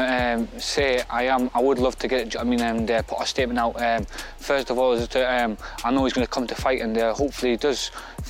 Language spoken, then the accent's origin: English; Scotland, United Kingdom; moved away; I'm from Scotland, I'm obviously moved down here